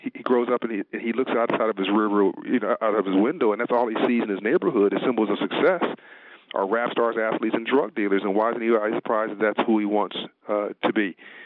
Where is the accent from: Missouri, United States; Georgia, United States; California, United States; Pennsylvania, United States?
California, United States; Compton; When I grew up in Compton, my mother told me she loved me. My dad owned his own business.